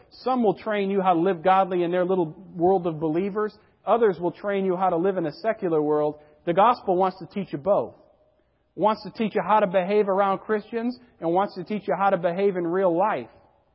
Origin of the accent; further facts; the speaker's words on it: United States; Back where I grew up on the Connecticut River, they had the Shad Derby.